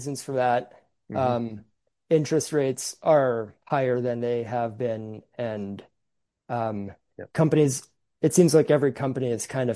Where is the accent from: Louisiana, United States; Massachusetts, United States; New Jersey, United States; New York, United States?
Massachusetts, United States; Yeah, I'm from the Metro West area.